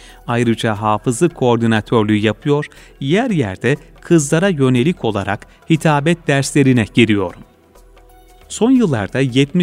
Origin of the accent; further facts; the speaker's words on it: Gürün, Sivas, Turkey; born there; Sivas Gürün'de dünyaya geldim.